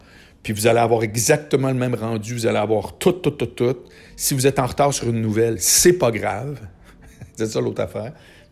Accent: Charlesbourg, Quebec, Canada; Mais non, je viens de Charlebourg, puis ça me tente pas d'aller à Charlebourg.

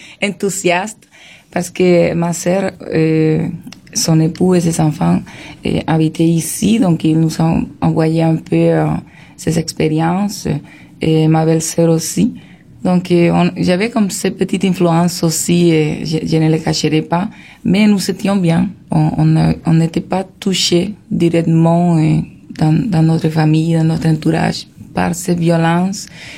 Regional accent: Barranquilla, Atlántico, Colombia; Et même si ma ville natale, Barranquilla, n'était pas trop touchée pour ces conflits

